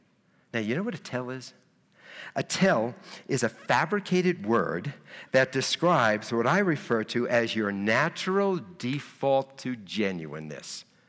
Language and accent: English; New Jersey, United States; I'm from Jersey. We do not hug in Jersey.